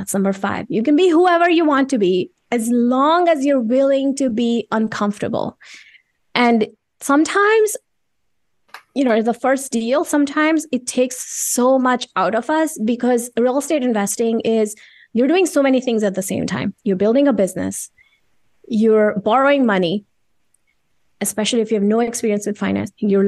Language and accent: English; India; I grew up in India.